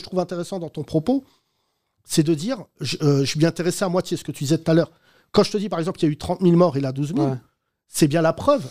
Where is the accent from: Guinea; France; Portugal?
France; la tête de WAM, on est des Français, en fait.